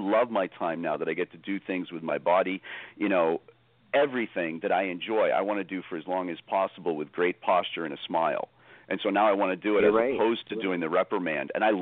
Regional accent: Ireland; Oh, my God, I'm Irish.

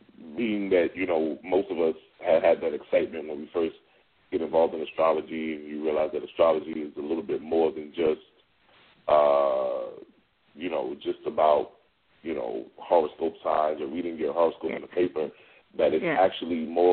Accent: New York City, New York, United States; now in Las Vegas, United States; I'm from New York City, so with the Michael Lutons and the John Malkicellas and, you know, been involved in just that circle. Moving to Las Vegas

